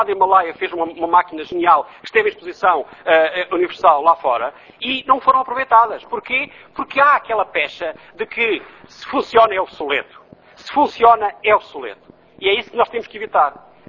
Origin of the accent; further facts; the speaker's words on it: Miranda do Douro, Norte, Portugal; Eu ia para a minha terra de origem, sou mirandês, e ia de comboio.